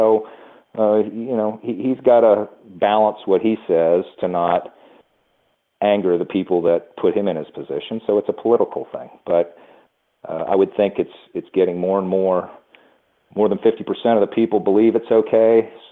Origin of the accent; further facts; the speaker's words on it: Louisiana, United States; I grew up in Louisiana. It's a very, very much the Bible Belt